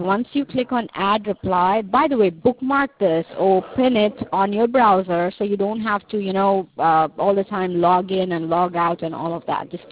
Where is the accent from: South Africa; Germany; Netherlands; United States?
South Africa; Durban, KwaZulu-Natal; I'm from Durban, KwaZulu-Natal, in South Africa. That's where I lived, Old Port City. So that's where I grew up. I was born there